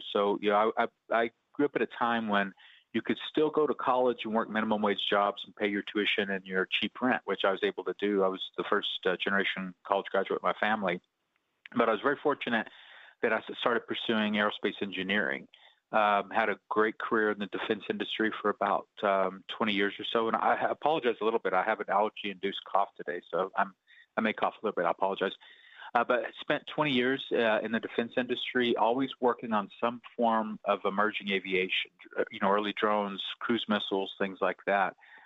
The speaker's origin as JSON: {"language": "English", "country": "United States", "tie": "born or raised there", "said": "actually grew up in the reservation, so both sides of my family go back multiple generations, and you know, I grew up immersed in Choctaw culture."}